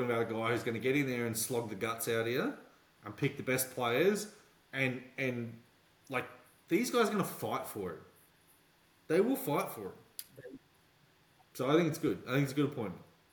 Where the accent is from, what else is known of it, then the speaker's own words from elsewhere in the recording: Queensland, Australia; So I think as a Queenslander, it's pretty hard hearing what we did for the better part of a decade.